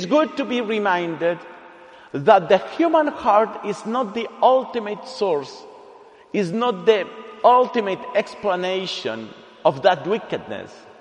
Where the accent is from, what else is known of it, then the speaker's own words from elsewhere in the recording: Colombia; In my country, I am from Colombia, South America.